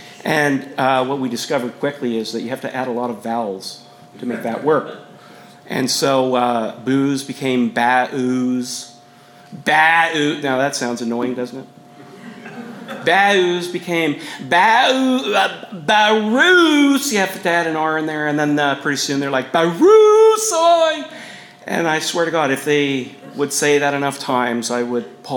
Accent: Canada; Yes, I grew up in Canada.

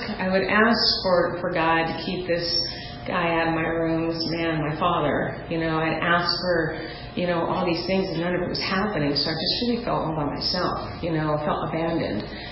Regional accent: New York, United States; So I grew up born in New York. My mom has 8 sisters. My father was in and out of the picture.

